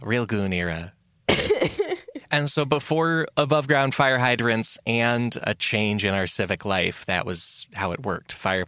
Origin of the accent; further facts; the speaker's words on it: United States; But as an American, I was stunned to learn that it's a yellow metal plate in the ground